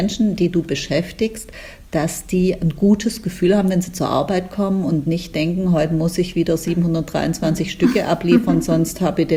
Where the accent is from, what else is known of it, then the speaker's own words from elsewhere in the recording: Baden-Württemberg, Germany; Weißt du, Sina, du bist Schwäbin, ich bin Schwäbin.